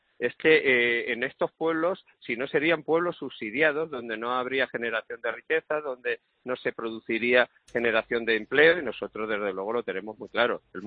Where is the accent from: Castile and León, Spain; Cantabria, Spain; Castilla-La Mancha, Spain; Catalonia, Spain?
Castilla-La Mancha, Spain; Malagón; con muchísima gente en mi pueblo, en Malagón